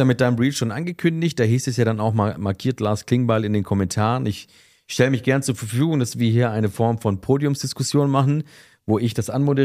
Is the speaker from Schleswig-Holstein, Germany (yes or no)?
no; Stuttgart, Baden-Württemberg, Germany; Also ich komme ja aus Stuttgart, da gibt es ja auch zigtausend Shisha-Bars.